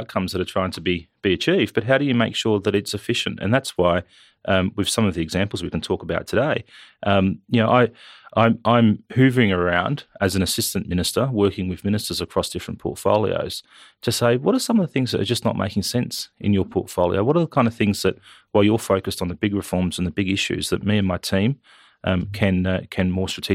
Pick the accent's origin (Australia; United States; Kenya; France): Australia; Wyalong, New South Wales; also born or lived in Central Coast; I grew up in Wyalong and New South Wales Central Coast, but I went to university here in Canberra.